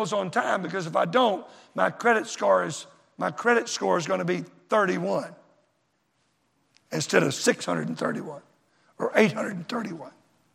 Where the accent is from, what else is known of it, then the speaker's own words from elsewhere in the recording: Dallas, Texas, United States; When I grew up, of course, I grew up in Dallas. A lot of junk went on there.